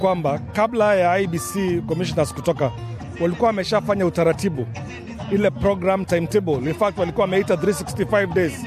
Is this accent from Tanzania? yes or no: no; Kenya; now in Australia; sisi ni wa Kenya